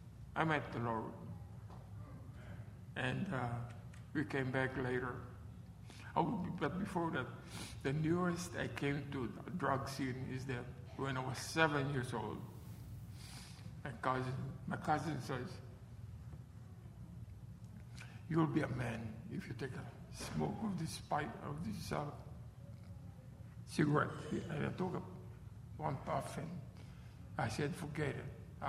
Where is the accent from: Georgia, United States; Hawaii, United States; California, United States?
Hawaii, United States; I forgot to tell you, I'm from Hawaii. I was born in Hawaii.